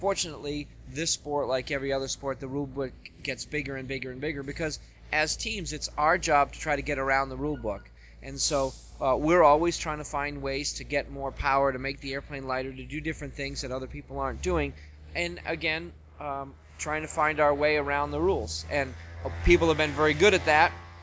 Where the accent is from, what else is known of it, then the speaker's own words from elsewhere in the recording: United States; we're here in the United States in the San Diego race, so I'm in my home country